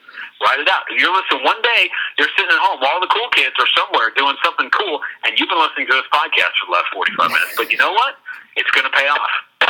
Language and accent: English; New York, United States; I was a Bob Backlund kid, and, growing up in New York.